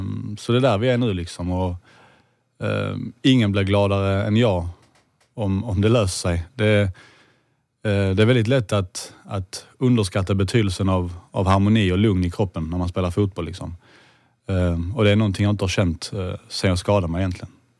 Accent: Kävlinge, Skåne, Sweden; also born or lived in Uruguay; Och sen så var det här nere i Skåne, så vi hittade en lägenhet i Kävlinge. Och där blev det liksom. Vi blev kvar där, jag blev kvar där tills jag var 16

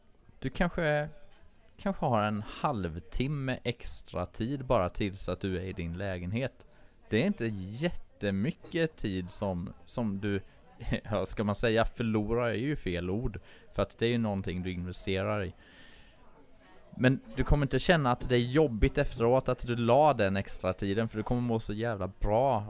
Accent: Småland, Sweden; now in Stockholm, Sweden; hade jag bott hemma i Småland nu, det var ju bara fri lejd.

